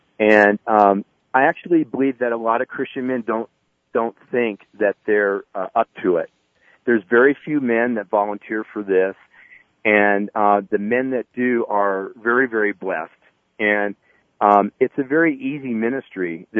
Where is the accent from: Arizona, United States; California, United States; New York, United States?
California, United States; And I grew up in California. I'm from California.